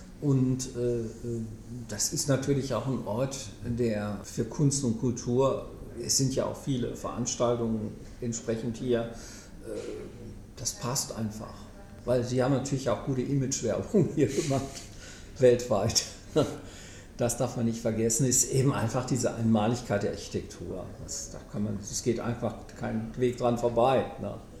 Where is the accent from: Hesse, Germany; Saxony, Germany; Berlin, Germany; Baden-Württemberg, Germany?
Baden-Württemberg, Germany; Stuttgart; now in Essen, Germany; ich bin nicht im Ruhrgebiet geboren, ich komme aus Stuttgart ursprünglich. Ich bin aber Anfang der 70er Jahre hier nach Essen gekommen und habe das ursprüngliche Ruhrgebiet noch kennenlernen dürfen.